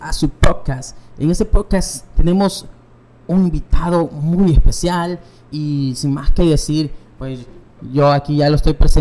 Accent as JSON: {"language": "Spanish", "country": "Honduras", "said": "aquí nosotros todos somos hondureños"}